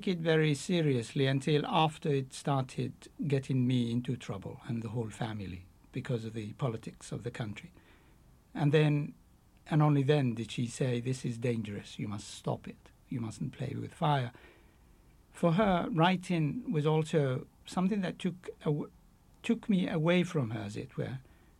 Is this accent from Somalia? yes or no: yes; Somalia; first language Somali; English is a second language; when I started writing in English, Somali, the language which I, my mother tongue, had no orthography